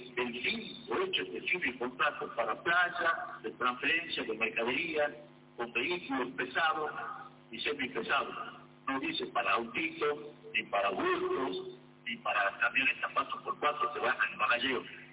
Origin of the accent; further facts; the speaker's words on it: Argentina; Yo soy argentino, granense